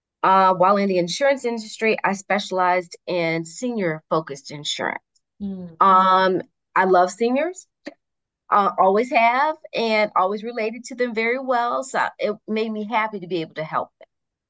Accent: Michigan, United States; now in Georgia, United States; I'm originally from Michigan. And my parents are Southern, though. They're from right here in Georgia. And we moved back here after my dad retired from General Motors.

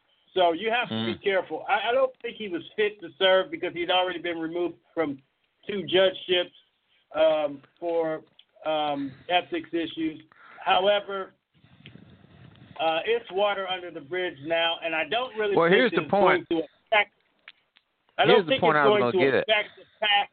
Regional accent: Alabama, United States; I'm from Alabama.

